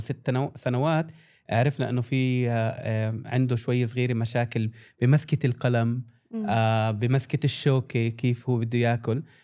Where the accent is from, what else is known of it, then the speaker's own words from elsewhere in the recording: Palestine; now in Dubai, United Arab Emirates; أنا فلسطيني مقيم حاليا في دبي